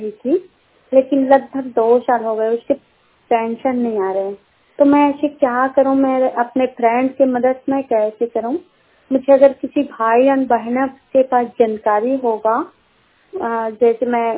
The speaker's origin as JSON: {"language": "Hindi", "town": "Raipur", "region": "Chhattisgarh", "country": "India", "said": "मैं totally blind हूँ और मेरा जिला है रायपुर, मैं छत्तीसगढ़ से बोल रही हूँ।"}